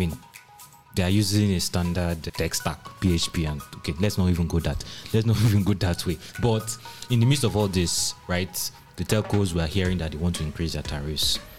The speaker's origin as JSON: {"language": "English", "country": "Nigeria", "said": "Okay, I'm Nigerian."}